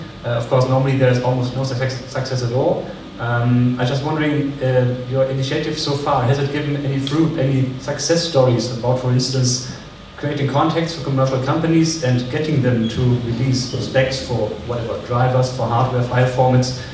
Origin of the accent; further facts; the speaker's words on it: Germany; English is a second language; I'm from Germany.